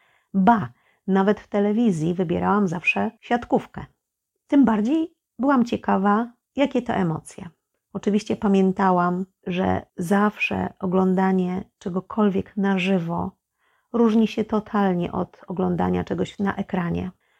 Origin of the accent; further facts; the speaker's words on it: Toruń, Kuyavian-Pomeranian Voivodeship, Poland; powiedziałam dziewczynom, że pochodzę z Torunia